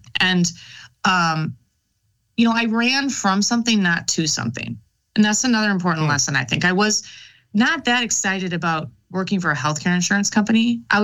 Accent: Minnesota, United States; I'm a Minnesotan. Visualize those hockey sticks people.

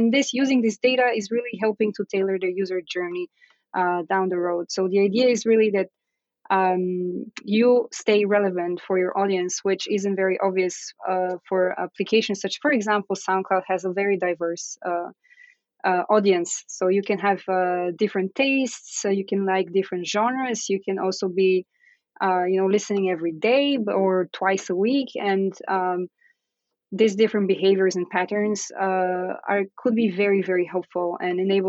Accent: Bulgaria; moved away; I'm originally from Bulgaria.

